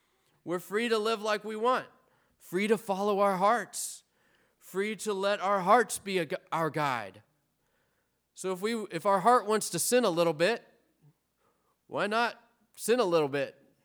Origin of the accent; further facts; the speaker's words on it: Arkansas, United States; growing up in Arkansas, I like to listen to the country radio station.